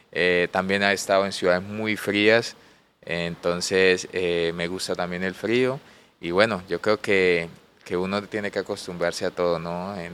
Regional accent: Santander, Cantabria, Spain; Real Santander fue un equipo de la tierra, de la casa, de donde soy yo

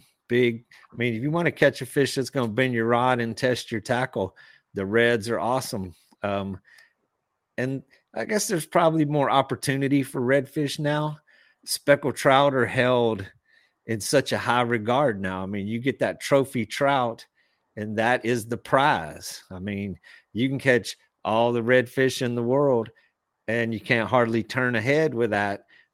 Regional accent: Texas, United States; And I grew up on Chocolate Bayou, Chocolate Bay, San Luis Pass, West Bay, that end of Galveston Bay.

